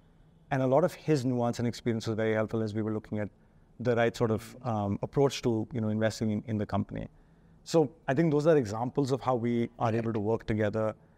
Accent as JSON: {"language": "English", "country": "India", "said": "because I think as an Indian, you can go there every week, but you will still not necessarily understand it"}